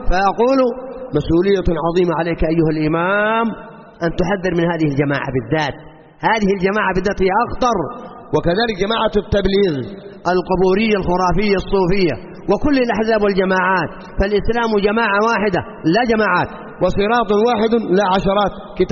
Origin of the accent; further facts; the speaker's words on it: Saudi Arabia; أصبحت بلادنا السعودية حديث الرجال ومضرب الأمثال